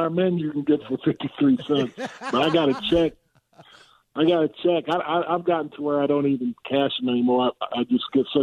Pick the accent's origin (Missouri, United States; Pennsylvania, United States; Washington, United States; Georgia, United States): Missouri, United States; Kansas City; Ooh, well, I grew up right outside of Kansas City, and Arthur Bryant's is like my St. Peter's, you know, in the Basilica in Rome.